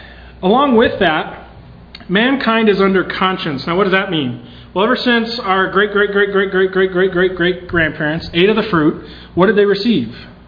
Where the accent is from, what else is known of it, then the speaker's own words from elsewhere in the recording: Utah, United States; growing up in Utah, Mormon land, as it's affectionately called, it's a great place to be raised.